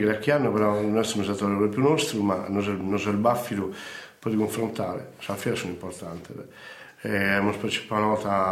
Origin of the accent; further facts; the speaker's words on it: Sardinia, Italy; Quindi sono sarda